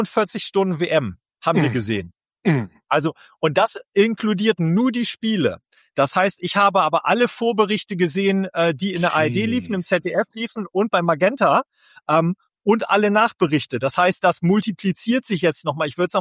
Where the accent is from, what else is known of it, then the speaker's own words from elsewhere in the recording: Bremen, Germany; Ich komme aus Bremen.